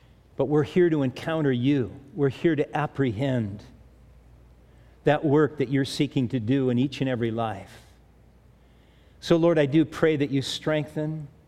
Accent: Manhattan Beach, California, United States; We used to have those when I grew up in Manhattan Beach.

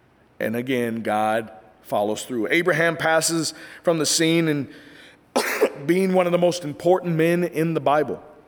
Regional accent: Kansas City, Missouri, United States; I'm from Kansas City, and the state motto there in Kansas City, Missouri, is it's the show me state, right?

